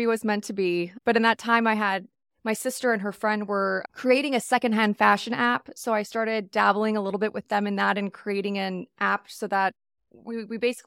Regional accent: Texas, United States; I was born and raised here in Dallas-Fort Worth. So I was like, great, I get to go back home.

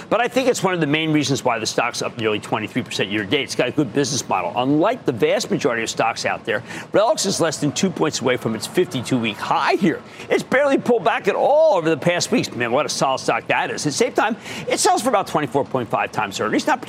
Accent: New Jersey, United States; Finally, October 3rd, Sandy in my home state of New Jersey wanted to know about Opera Limited.

